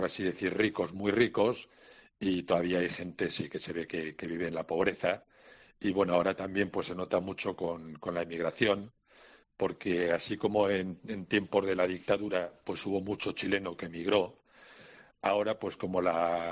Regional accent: Lerín, Navarre, Spain; moved away; que estoy aquí en nuestra zona de Navarra, en Pamplona, en Tolosa, donde estaba exactamente en mi pueblo de Lerín, y dejar la tierra, dejar a la familia con que siempre me he sentido muy querido, muy integrado.

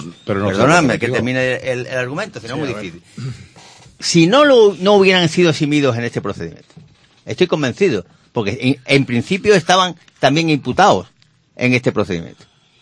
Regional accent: Andalusia, Spain; que me apena como andaluz que cada vez que hay alguna referencia de cualquier tipo, educativo, sanitario, de renta, de PIB, estemos en último lugar.

